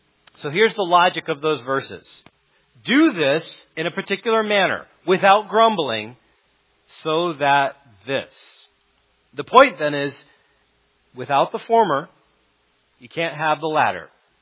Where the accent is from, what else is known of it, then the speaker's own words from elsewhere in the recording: United States; And I might even say that it would seem that being Americans, we have the right to speak freely.